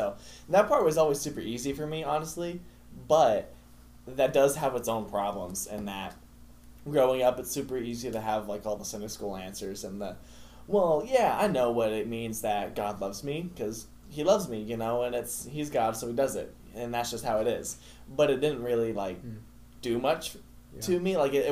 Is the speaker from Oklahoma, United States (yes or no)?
yes; Tulsa, Oklahoma, United States; We'll so, I was born in Tulsa, Oklahoma. Born and raised, same house and everything. It's kind of cool.